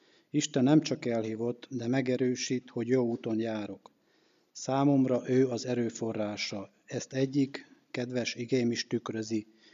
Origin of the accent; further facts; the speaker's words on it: Zakarpattia Oblast, Ukraine; now in Hungary; Kárpátaljáról származom, és 12 éve élek Magyarországon.